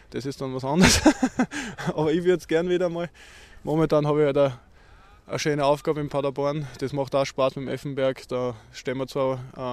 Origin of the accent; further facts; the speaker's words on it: Linz, Upper Austria, Austria; Linz ist meine Heimatstadt, der Verein ist super, die Fans sind super.